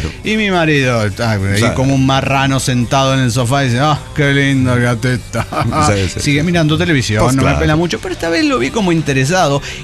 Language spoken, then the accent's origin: Spanish; Querétaro, Mexico; de Querétaro, México.